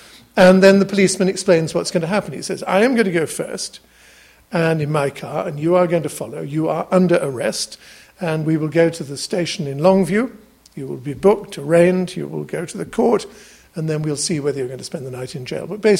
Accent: England, United Kingdom; we said, we're from England, as if that was any kind of excuse.

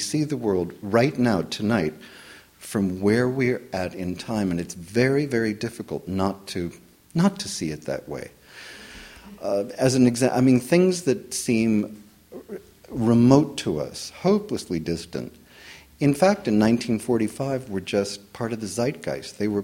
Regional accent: United States; where the book would largely be set because I am an American

